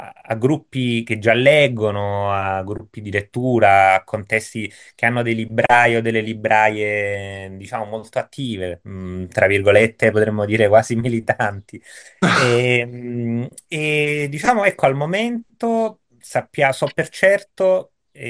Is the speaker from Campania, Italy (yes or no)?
yes; Naples, Campania, Italy; io sono napoletano di origine